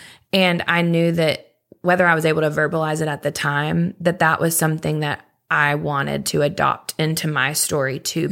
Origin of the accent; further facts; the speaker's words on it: Nashville, Tennessee, United States; I think being born and raised in Nashville helped.